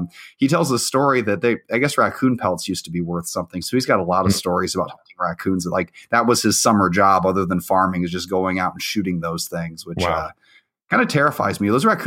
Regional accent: Iowa, United States; I was born in Iowa and I lived there till I lived on the farm for a few years, and then we lived in a college town.

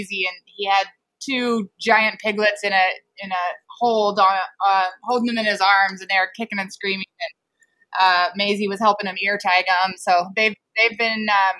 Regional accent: Menlo Park, California, United States; I grew up in Menlo Park down in the Bay Area.

